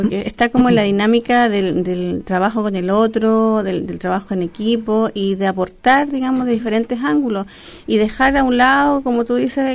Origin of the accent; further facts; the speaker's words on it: San Miguel, Santiago Metropolitan, Chile; yo soy de San Miguel, entonces entregar herramientas para mi misma gente, mi misma comuna, es sumamente positivo